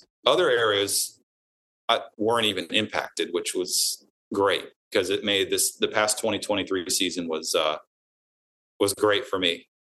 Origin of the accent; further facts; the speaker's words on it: New Jersey, United States; born there; I was born in New Jersey, so it's still a little bit in my blood